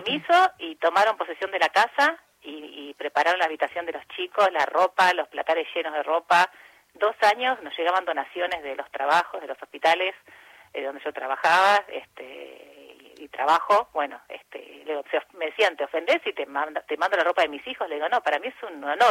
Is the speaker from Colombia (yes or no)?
no; Florencio Varela, Buenos Aires Province, Argentina; Soy de Varela, nací en Varela